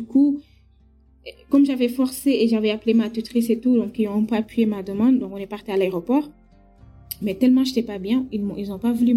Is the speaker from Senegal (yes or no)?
yes; Senegal; je parle en tant que sénégalais parce que je connais pas les autres pays d'Afrique